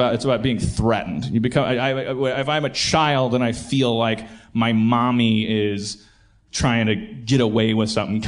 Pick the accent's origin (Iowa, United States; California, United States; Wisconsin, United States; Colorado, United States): Wisconsin, United States; Milwaukee; accent: Milwaukee; like 85% of the time, would you hear my little Milwaukee accent? Most of the time, Pittsburgh's bringing it out of me.